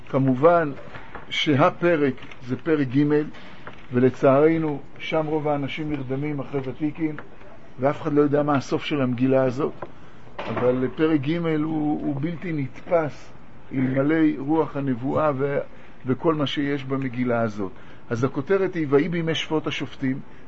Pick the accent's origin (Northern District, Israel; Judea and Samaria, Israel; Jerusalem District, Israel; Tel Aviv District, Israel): Tel Aviv District, Israel; Tel Aviv; גדלתי בתל אביב, ובילדותי גרנו ברחוב ברנר 23, אנחנו גרנו בקומה שנייה